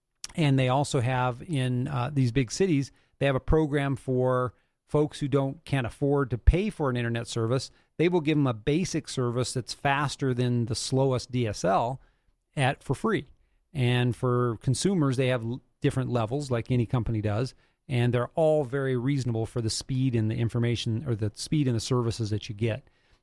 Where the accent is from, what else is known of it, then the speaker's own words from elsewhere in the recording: United States; And that just doesn't bode well with me as an American and as a pro-competition guy